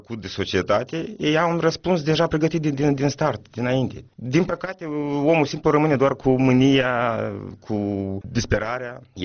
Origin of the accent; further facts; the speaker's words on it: Moldova; Eu sunt moldovean, ea ruschi.